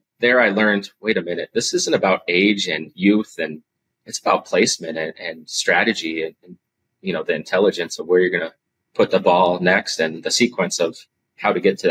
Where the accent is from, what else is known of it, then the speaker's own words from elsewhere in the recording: Federal Way, Washington, United States; at places in near Seattle where I grew up in Federal Way, places like Big Five and Olympic Sports and G.I. Joe's was a big one at the time.